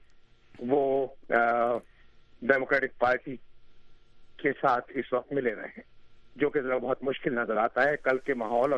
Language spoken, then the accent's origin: Urdu; New York, United States; اس convention کے لیے میں فلاڈیلفیا آیا ہوا ہوں, ورنہ تو میں نیو یارک سے ہوں.